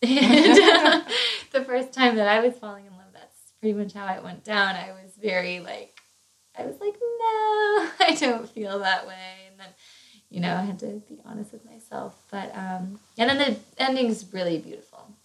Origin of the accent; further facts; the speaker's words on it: Virginia, United States; I'm from Virginia. I'm from Northern Virginia, near DC, but I'm from a very, like, a small, you know, kind of hickish town. So I do have that upbringing, you know, a small town gal, you know.